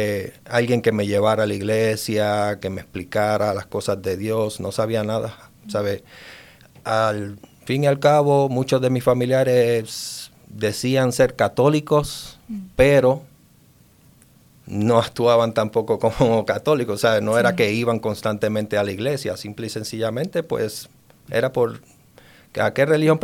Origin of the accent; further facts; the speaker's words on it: San Juan, Puerto Rico; now in Colorado, United States; Soy de San Juan, Puerto Rico. Llevo aquí desde 10 años ya, desde el 2015, que tomamos la decisión de mudarnos para acá, para el estado de Colorado.